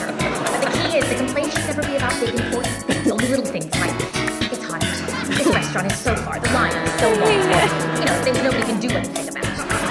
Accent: New York, United States; Now, I'm Jewish, I'm from New York, and perhaps exotic to some of you

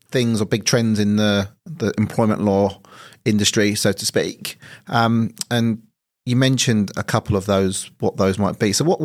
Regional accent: United Kingdom; when you're growing up in Thatcher's Britain, you get told that unions are the scourge of business

